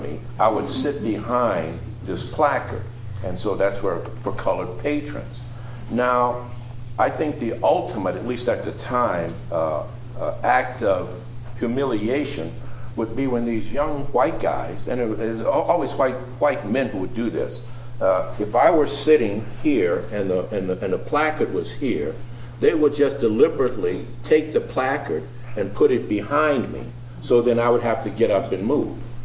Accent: New Orleans, Louisiana, United States; And I grew up in New Orleans, and I'm old enough to have lived through the segregated South.

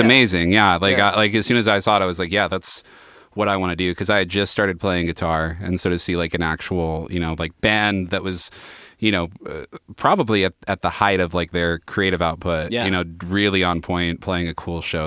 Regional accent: Germany; So my dad was in the military, so I grew up in Germany.

